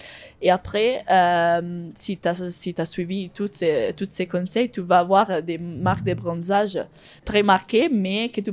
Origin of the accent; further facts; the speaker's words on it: Italy; je viens d'Italie.